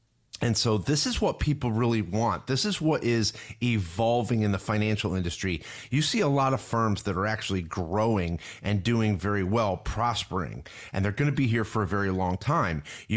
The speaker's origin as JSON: {"language": "English", "region": "New York", "country": "United States", "tie": "born or raised there", "moved": "yes", "lives_now": "Florida, United States", "said": "And I grew up in New York, and I remember it was like New Year's Day and it'd be 0 degrees out."}